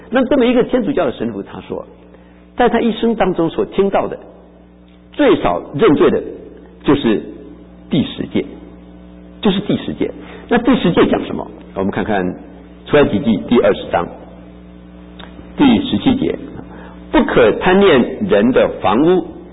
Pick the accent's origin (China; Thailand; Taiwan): China; now in United States; 我们中国人大概很少人讲权利这个问题，所以我们就问说究竟权利是什么。以前刚到美国第一年，那是1969年